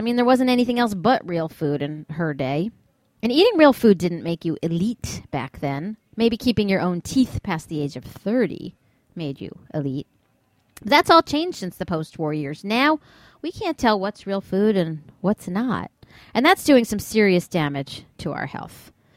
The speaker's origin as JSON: {"language": "English", "town": "New York City", "region": "New York", "country": "United States", "tie": "born or raised there", "said": "Now, even my hometown of New York City, once the proud capital of too rich and too thin, now has to widen the subway seats and order heavy-duty ambulances."}